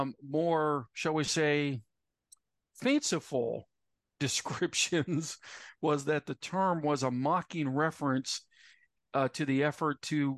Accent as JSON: {"language": "English", "country": "United States", "tie": "born or raised there", "said": "both Nia and I grew up in the United States, okay, that had blue laws, right?"}